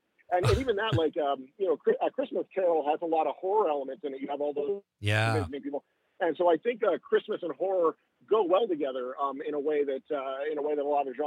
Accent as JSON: {"language": "English", "town": "Olds", "region": "Alberta", "country": "Canada", "tie": "born or raised there", "said": "We both grew up in a town called Olds, which is just north of Calgary. Kind of from the prairies near the mountains there."}